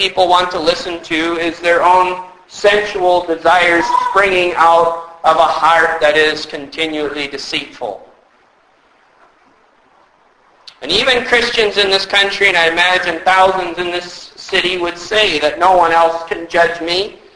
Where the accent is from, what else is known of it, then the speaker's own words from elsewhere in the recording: United States; now in Canada; Since we're in Canada and I'm an American, I can bash on the U.S., so I will.